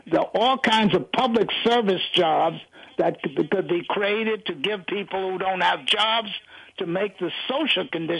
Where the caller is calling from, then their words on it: Brooklyn, New York, United States; David, I'm calling from Brooklyn.